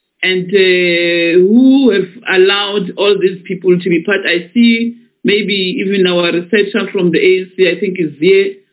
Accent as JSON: {"language": "English", "country": "South Africa", "said": "And I'm a South African, I'm going to warn honorable members, you must open your cameras."}